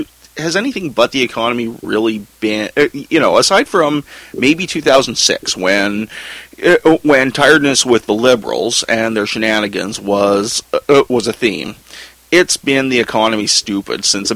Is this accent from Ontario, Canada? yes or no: no; New Westminster, British Columbia, Canada; He grew up in Edmonds. I grew up in New West, Irish Catholics.